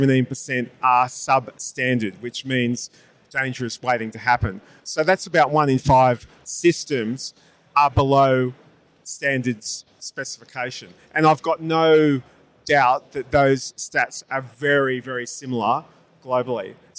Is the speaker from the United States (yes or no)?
no; Australia; statistics out of Australia, which is my home country